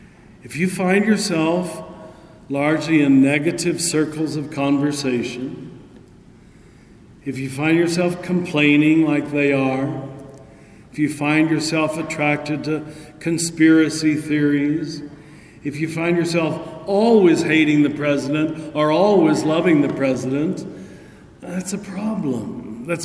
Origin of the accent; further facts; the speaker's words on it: Kansas, United States; I grew up in Kansas.